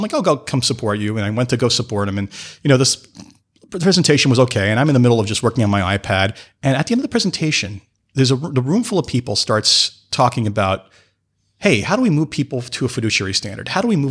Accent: Canada; I am from Canada.

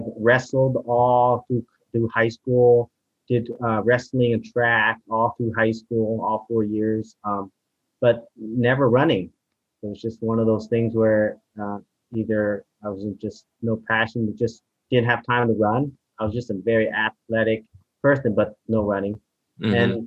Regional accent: California, United States; I grew up in Marin

